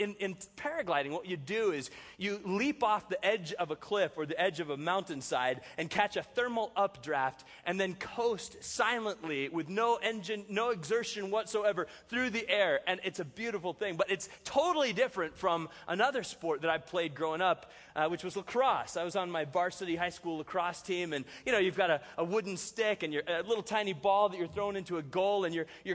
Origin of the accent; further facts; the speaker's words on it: California, United States; I'm up here from Southern California, just about an hour north of San Diego